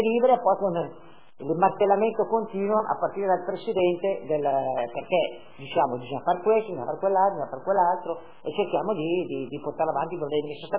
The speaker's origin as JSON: {"language": "Italian", "region": "Tuscany", "country": "Italy", "said": "io che sono toscana e che ho una casa dei nonni lì"}